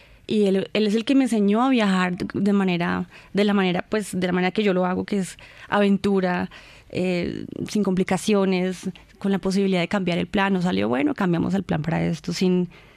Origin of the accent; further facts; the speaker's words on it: Colombia; Y ese orgullo de los colombianos que tenemos, de ser, sí, de Colombia como tal.